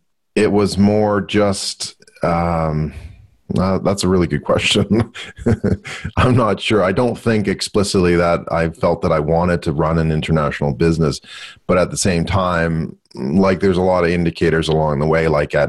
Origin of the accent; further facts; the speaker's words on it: Canada; Typically, as you can tell from my accent, I'm Canadian, not American, as most people would allude to. So I originate from Canada, as I like to affectionately call it. But I spend time between Australia and Canada and the US as well, fairly regularly.